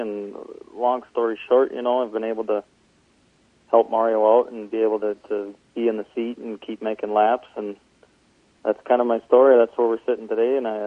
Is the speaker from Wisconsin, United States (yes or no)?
yes; Wisconsin, United States; Yeah, I'm originally a cheesehead from Wisconsin. I hate to say that tonight because my Packers just got beat bad by the Buccaneers. But I'm originally from Wisconsin, still live in Wisconsin. Grew up running a little bit of go-karts locally here